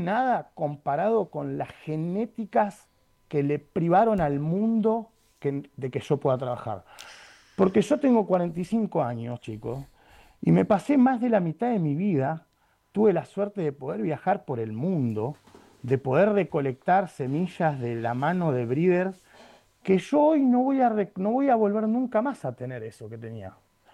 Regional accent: Buenos Aires, Argentina; moved away; yo nací en Parque Patricios, en Capital Federal, y viví en Capital Federal hasta el año 2010.

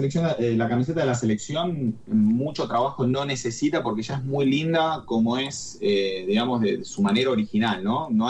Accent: Noetinger, Córdoba, Argentina; also born or lived in Rosario; yo viví muchísimos años en Rosario. Si bien soy cordobés, nacido en Noetinger, un pueblo de la provincia de Córdoba, parte de mí no deja de sentirse rosarino.

